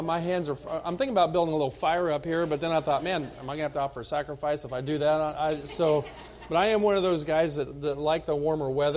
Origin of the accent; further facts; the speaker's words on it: Kansas, United States; but we grew up in Kansas. You'd think I'd, you know, kind of be used to it, but nope, like that warm weather.